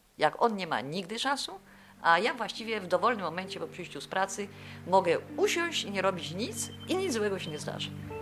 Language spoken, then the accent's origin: Polish; Kraków, Lesser Poland, Poland; Ja się wychowałam w Krakowie, w domu, w dużym ogrodzie